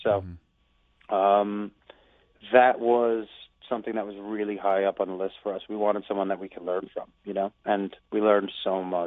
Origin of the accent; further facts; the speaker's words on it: Long Island, New York, United States; I'm from Long Island, New York, so